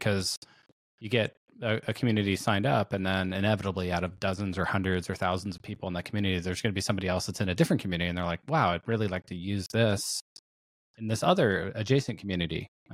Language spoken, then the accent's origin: English; Seattle, Washington, United States; Like when I grew up in Seattle, it was just a thing up there in the 80s, 90s.